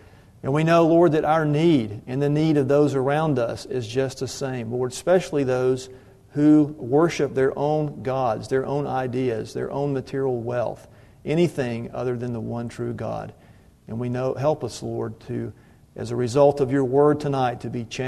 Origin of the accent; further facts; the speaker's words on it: Georgia, United States; I grew up outside of Atlanta, and so with being from Atlanta, you grow up knowing a lot of Civil War history.